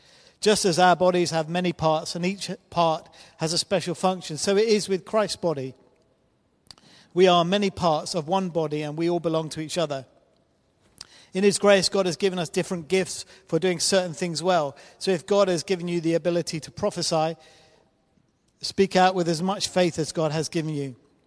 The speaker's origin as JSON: {"language": "English", "country": "United Kingdom", "said": "It seems really odd and strange to us as British people, but that's their culture."}